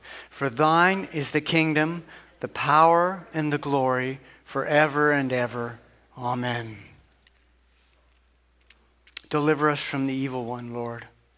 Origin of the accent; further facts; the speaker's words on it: Canada; the words I've learned as a child growing up in Canada, we used to say these words in school. And I was not a Christian, and I was brought up in a family that only occasionally went to church